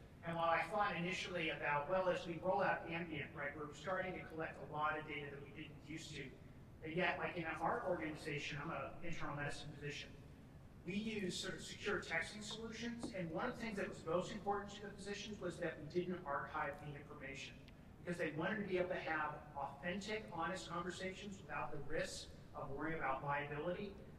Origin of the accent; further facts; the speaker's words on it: Phoenix, Arizona, United States; from Phoenix, Arizona.